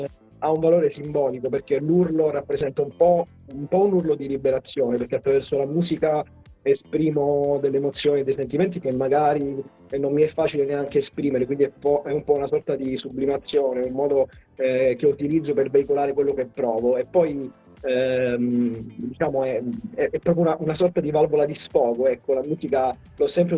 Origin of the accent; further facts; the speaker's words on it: Palermo, Sicily, Italy; però entrambi di Palermo. E poi si sono trasferiti quando io ero ancora piccolino, e quindi sono cresciuto in realtà a Palermo, infatti dall'aspetto di sette comunque sono siciliano.